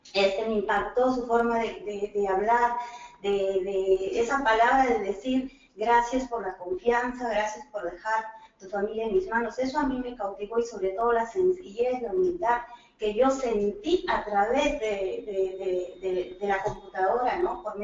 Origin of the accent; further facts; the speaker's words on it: Peru; qué está pasando en mi país. Yo soy de Perú.